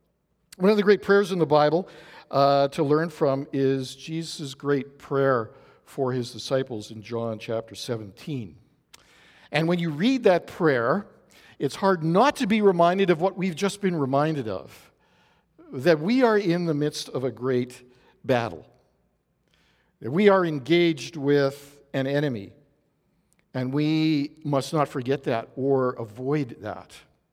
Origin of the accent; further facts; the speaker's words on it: Winnipeg, Manitoba, Canada; I am not a heat person, and so having been born and raised in Winnipeg, I'm all for the cold.